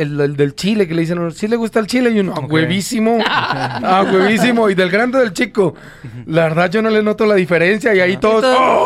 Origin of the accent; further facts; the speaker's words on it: Colombia; moved away; Yo soy colombiano, ¿no? Entonces yo vengo de Colombia